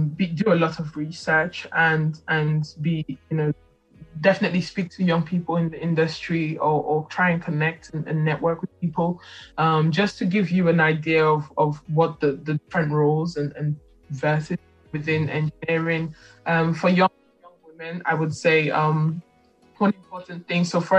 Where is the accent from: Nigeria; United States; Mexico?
Nigeria; I'm a Nigerian and my mom and dad are both Nigerians as well.